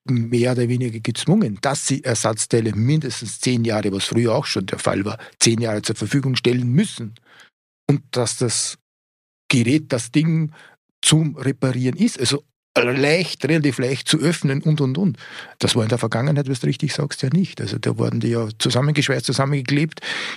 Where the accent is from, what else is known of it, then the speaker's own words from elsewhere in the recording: Wieselburg, Lower Austria, Austria; Meine Heimat.